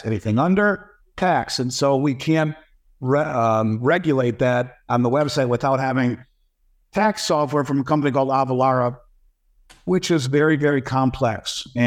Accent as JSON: {"language": "English", "region": "Florida", "country": "United States", "said": "There are states that have tax laws, like my home state of Florida here"}